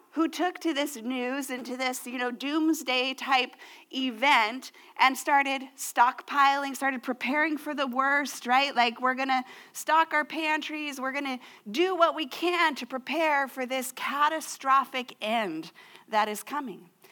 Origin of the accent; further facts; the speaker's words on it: United States; I grew up in the United States, and if you know one thing about America and sports is that we really love cheerleaders.